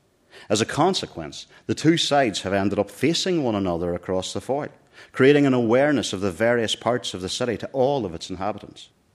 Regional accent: Derry, Northern Ireland, United Kingdom; As a child growing up in the Waterside, this duality in the city was impossible to ignore.

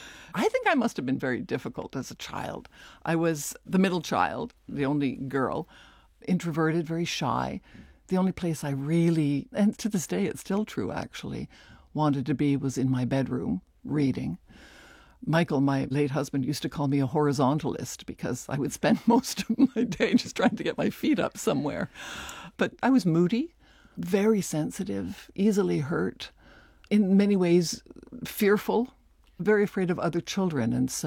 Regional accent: Toronto, Ontario, Canada; also born or lived in Montreal; I was born in Toronto in 58. We moved around quite a bit when I was growing up. So we moved from Toronto to Montreal and then back to Toronto and different homes.

